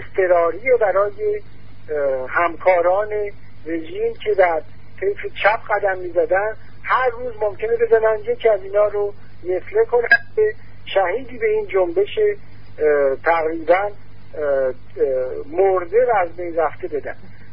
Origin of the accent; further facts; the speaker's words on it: Iran; ما که ایرانی هستیم